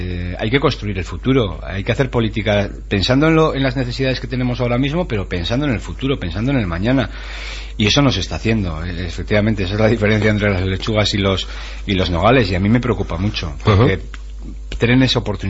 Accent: Navarre, Spain; somos los españoles

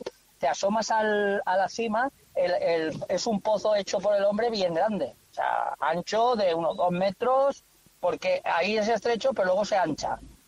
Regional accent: Valencia, Valencian Community, Spain; No, nosotros somos de Valencia.

